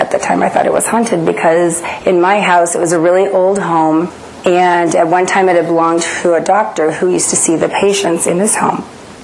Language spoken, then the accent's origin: English; Nebraska, United States; I was raised in Nebraska in a very small farm community, about 1,000 people.